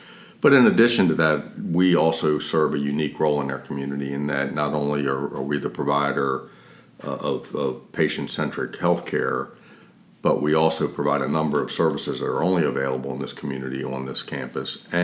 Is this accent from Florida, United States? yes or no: no; Baltimore, Maryland, United States; So I'm from the Northeast. Well, actually, we're below the Mason-Dixon line in Baltimore, but I think that's still considered here in the Northeast.